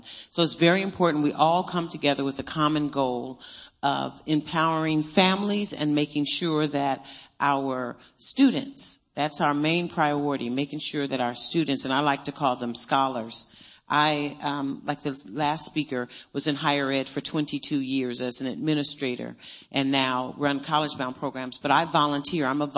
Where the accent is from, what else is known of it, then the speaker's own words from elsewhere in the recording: California, United States; I'm from California, and so we don't get to see that all the time.